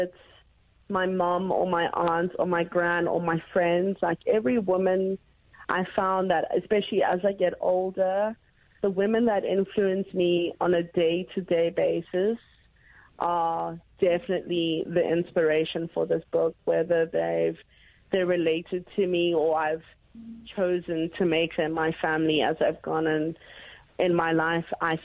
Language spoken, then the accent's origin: English; South Africa; as women, as South African women, as Black South African women, we hail from greatness.